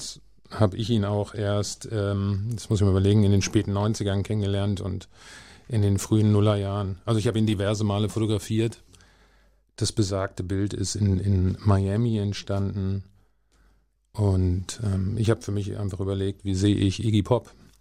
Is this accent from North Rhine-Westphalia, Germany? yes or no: no; Hanover, Lower Saxony, Germany; ich bin in Hannover aufgewachsen, meine Eltern sind dann irgendwann nach Basinghausen gezogen